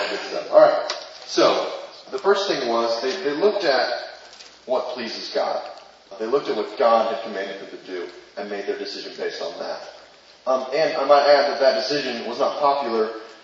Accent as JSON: {"language": "English", "town": "Stillwater", "region": "Oklahoma", "country": "United States", "said": "Hey everybody … I'm from Stillwater, Oklahoma."}